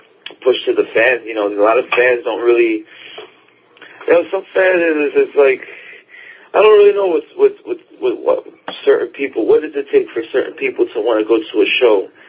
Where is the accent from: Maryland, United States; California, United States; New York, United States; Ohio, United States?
New York, United States; and then I'm a New Yorker, so I'm happy to have a spot in New York to call home and train